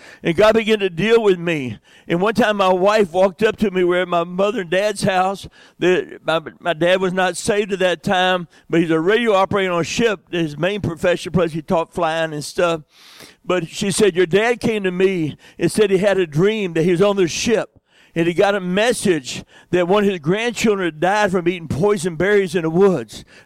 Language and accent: English; Beaumont, Texas, United States; I try to tell people I'm from South Sardis, but really Southeast Texas.